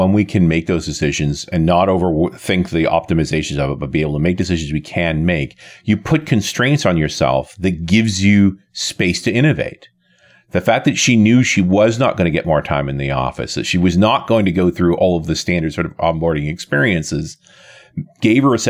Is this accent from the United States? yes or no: no; Canada; accent: Canadian; also born or lived in Tauranga, New Zealand; I'm actually Kiwi born. Raised briefly, but then grew up in Canada, so I sound like Canadian, although most people say I sound like an American.